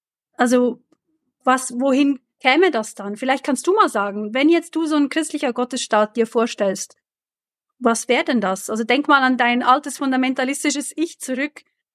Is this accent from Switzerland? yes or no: yes; Switzerland; Ich bin aus der Schweiz, ich bin ein bisschen weniger in der deutschen Politik beheimatet